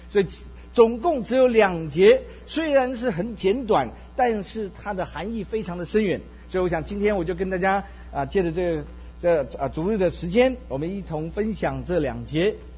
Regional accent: Taiwan; now in United States; 我生长在台湾，我的老家是上海，81年移民美国，也在美国念书

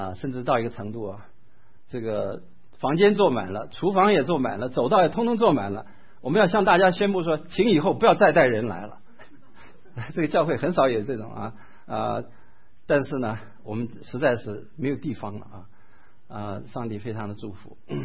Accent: Taiwan; also born or lived in United States; 情况跟我们很像的也是台湾长大，美国留学，后来回到这个大陆去做事的人。

